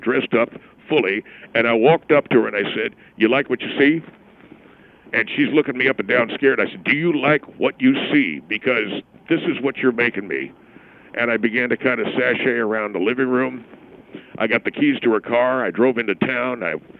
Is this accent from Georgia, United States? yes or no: no; Knoxville, Tennessee, United States; I'm from Knoxville, Tennessee.